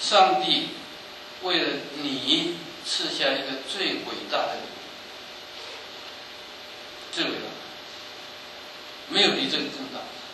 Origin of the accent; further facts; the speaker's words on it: China; 我们中国人举手呼吁，莫施于人，那这是消极的讲法